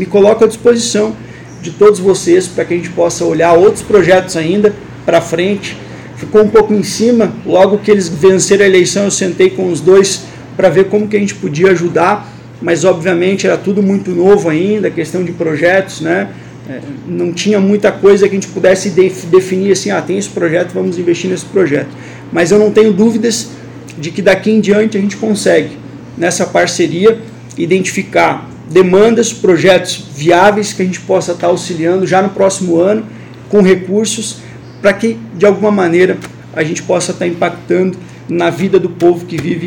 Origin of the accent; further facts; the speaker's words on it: Santa Catarina, Brazil; Nós somos do Planalto também, do Planalto Sul, somos muito parecidos. Venho de uma cidade que está aqui a pouco mais de uma hora e meia de distância